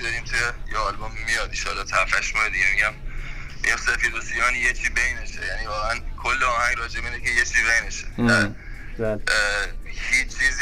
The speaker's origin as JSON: {"language": "Persian", "country": "Iran", "tie": "born or raised there", "said": "من تو همون مملکت بزرگ شدم و تو همون سنایی که شما بودیم منم تو همون کشور بودم،"}